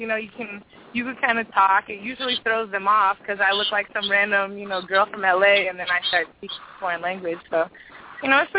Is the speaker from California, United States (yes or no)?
yes; Los Angeles, California, United States; Yeah, I'm from Los Angeles.